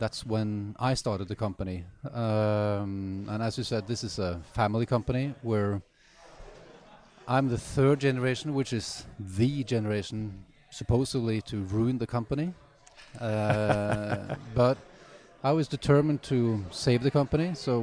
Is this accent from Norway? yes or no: yes; Norway; well, I'm from Norway